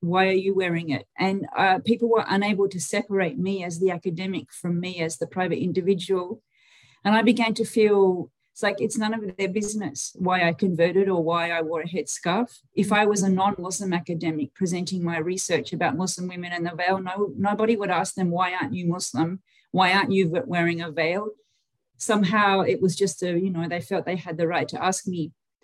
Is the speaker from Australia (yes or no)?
yes; Australia; now in Toronto, Canada; Well, I grew up in Australia with a British colonial heritage, I suppose.